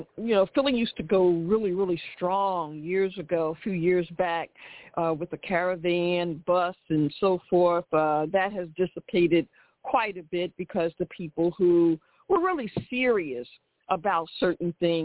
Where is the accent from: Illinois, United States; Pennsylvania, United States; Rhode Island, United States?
Pennsylvania, United States; Philadelphia; but see, I'm from Philly, so anybody from Philly, I kind of will know no matter what year they was happening.